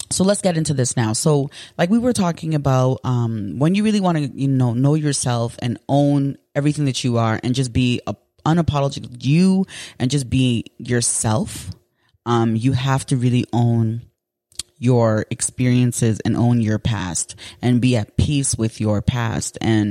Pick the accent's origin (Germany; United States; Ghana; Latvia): Ghana; it's like I'm Ghanaian, you know, we kind of have like, you know, Nigerians.